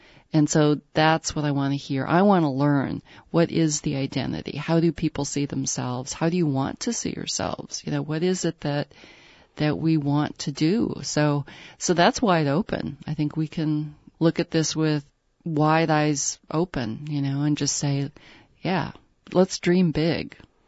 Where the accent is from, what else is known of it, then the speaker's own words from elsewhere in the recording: Minnesota, United States; moved away; Because I grew up in Minnesota, I was used to seeing water everywhere. And when I moved away, that was the one thing that I kept missing.